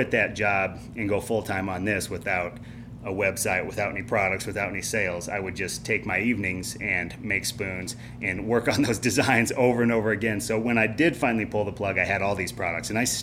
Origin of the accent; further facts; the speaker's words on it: Billings, Montana, United States; Well, I was born and raised in Billings. And my wife grew up on a ranch outside of Fox. Got a lot of family here, and we decided to come back when we had kids and raise them here.